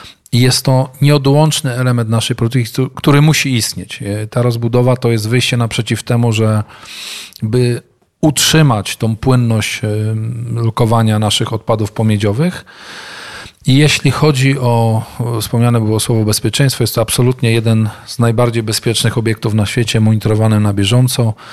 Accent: Głogów, Lower Silesian Voivodeship, Poland; also born or lived in Kraków, Poland; Pochodzę z Głogowa, urodziłem się, 10 lat spędziłem w Krakowie, natomiast wróciłem do Głogowa i obecnie tu mieszkam.

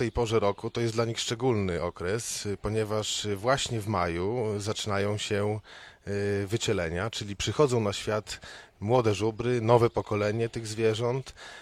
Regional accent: Lublin, Lublin Voivodeship, Poland; sam się urodziłem i wychowałem w Lublinie, także tutaj jest przyjazd mój, nastąpił po studiach.

